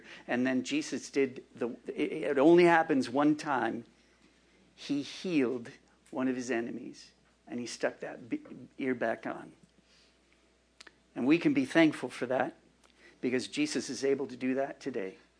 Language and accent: English; Minnesota, United States; I've already said I come from Minnesota, where we have two seasons, you know, winter and road repair